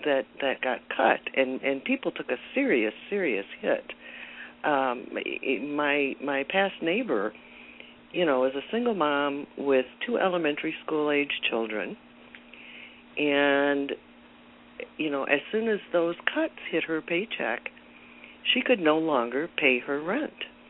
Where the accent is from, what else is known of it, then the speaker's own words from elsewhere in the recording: Michigan, United States; I grew up in Michigan and my dad was a school teacher.